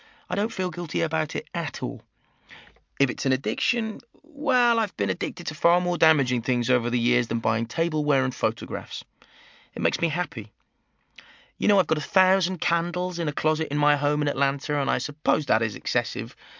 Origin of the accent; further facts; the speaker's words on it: Pinner, London, United Kingdom; When I think of growing up in Pinner, I think of the shops.